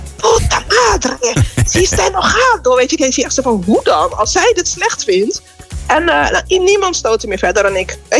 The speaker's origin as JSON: {"language": "Dutch", "country": "Netherlands", "said": "Ja, ik kom van Nederland uit dan."}